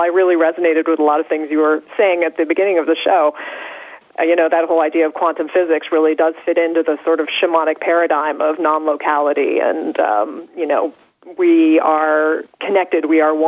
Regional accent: Salem, Massachusetts, United States; I grew up in Salem, Massachusetts, so I kind of grew up surrounded by alternative religion

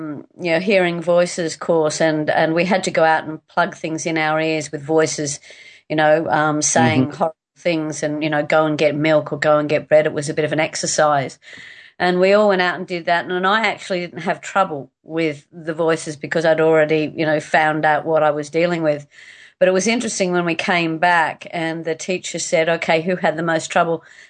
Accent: Indonesia; also born or lived in Los Angeles, United States / Scotland / England; Yes, I grew up in Indonesia, and I lived in America, in Los Angeles. I lived in Scotland, England.

